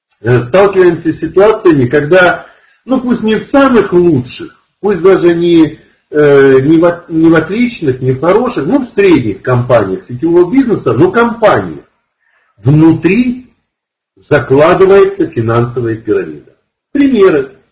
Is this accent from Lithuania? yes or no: no; Far East, Russia; Ну, вы меня извините, мы с Дальнего Востока